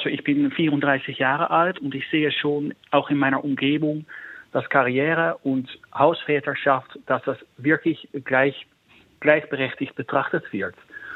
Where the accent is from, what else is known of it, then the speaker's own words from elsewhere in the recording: Netherlands; now in Germany; Ich komme aus den Niederlanden, das ist schon ein bisschen anders als hier